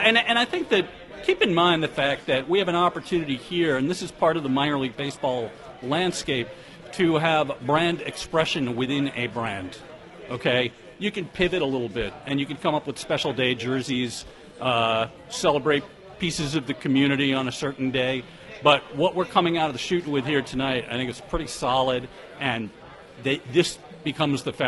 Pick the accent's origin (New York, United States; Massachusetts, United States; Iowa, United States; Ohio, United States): New York, United States; Yonkers; I grew up in Yonkers, New York, 10 miles north of Yankee Stadium.